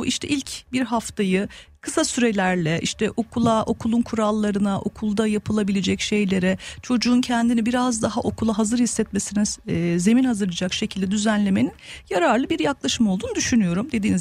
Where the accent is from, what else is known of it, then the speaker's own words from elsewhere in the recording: Gölcük, Kocaeli, Turkey; kendi memleketim, onu da söyleyeyim, gururla söylüyorum, sonuçta Gölcüklüyüm, doğma büyüme